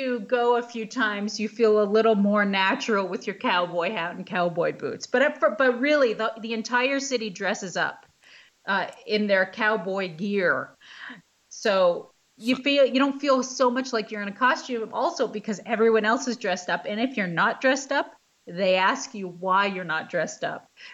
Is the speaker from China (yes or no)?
no; Canada; I'm Canadian.